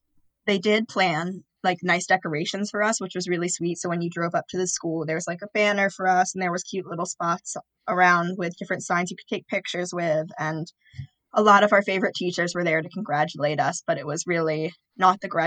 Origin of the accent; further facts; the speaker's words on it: Maryland, United States; And like I said, I'm from Maryland, so I certainly did not qualify as a tri-state area.